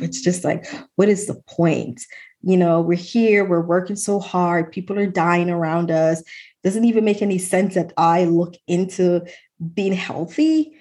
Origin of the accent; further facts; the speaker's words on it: Jamaica; now in United States; I am originally from Jamaica, West Indies. So family moved to the United States and I was living in New Jersey. This is in the 90s.